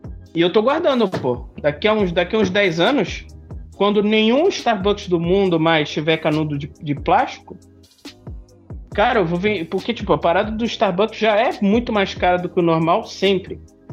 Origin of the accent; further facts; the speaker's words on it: Rio de Janeiro, Brazil; Mas tudo bem, eu sou carioca, eu tô acostumado com água suja.